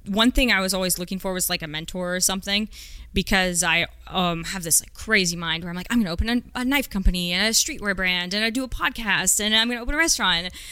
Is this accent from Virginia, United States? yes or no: no; Roseville, California, United States; Yeah, so I grew up in Roseville.